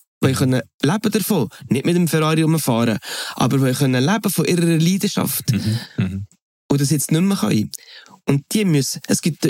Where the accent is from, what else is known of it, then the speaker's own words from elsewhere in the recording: Switzerland; als Schweizer Mundartmusiker